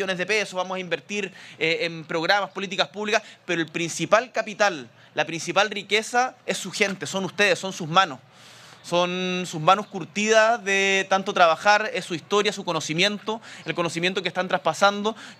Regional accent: Punta Arenas, Magallanes, Chile; Yo soy de Punta Arenas, ustedes saben que soy del sur de Chile

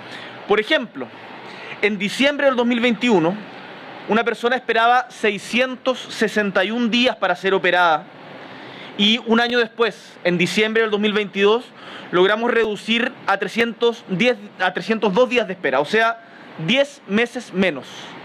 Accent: Chile; como chilenos, debemos sentirnos orgullosos

